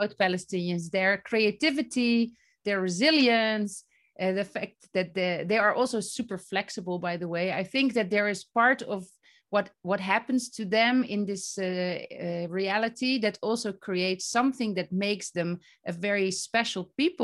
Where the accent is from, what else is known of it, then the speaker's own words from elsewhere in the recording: Netherlands; You know, I'm from the Netherlands.